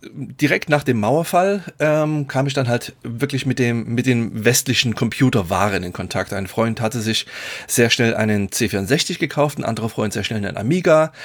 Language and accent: German; East Germany, Germany; Ich bin ja in der DDR aufgewachsen